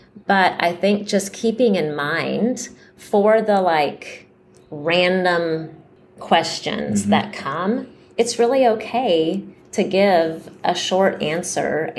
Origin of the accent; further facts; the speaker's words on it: United States; There's nothing wrong with me as an American living here